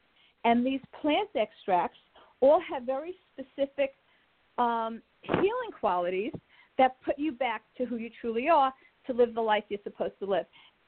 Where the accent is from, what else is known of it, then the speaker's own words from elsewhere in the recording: New York, United States; accent: New York; But I'm in New York. You're hearing my New York accent.